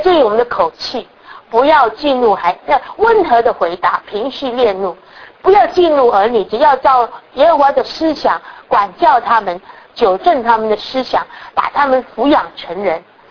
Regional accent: China; now in United States; 所以我们中国人的家庭，人家客人来了，你要打个招呼

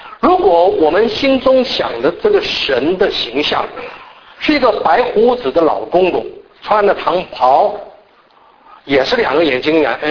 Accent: China; 哎呀我们中国人，很多人有这样的观念了。

